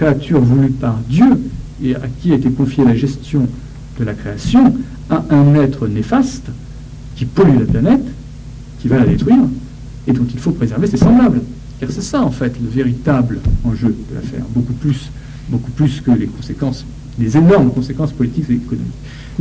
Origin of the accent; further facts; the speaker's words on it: France; mais chez nous en France, on a l'impression qu'il n'y a plus de politique